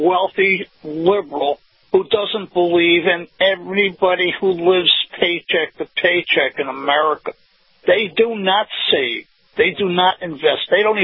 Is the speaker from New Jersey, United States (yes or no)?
no; Connecticut, United States; I was from Fairfield County, Connecticut.